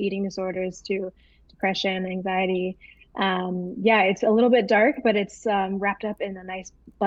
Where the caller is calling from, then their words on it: Langley, British Columbia, Canada; I'm in Langley currently, Langley, British Columbia.